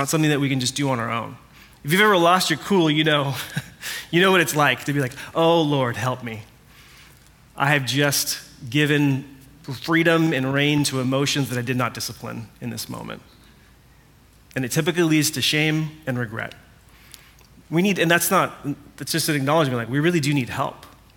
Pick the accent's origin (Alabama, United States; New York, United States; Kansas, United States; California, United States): California, United States; but I grew up in Orange County in the 90s.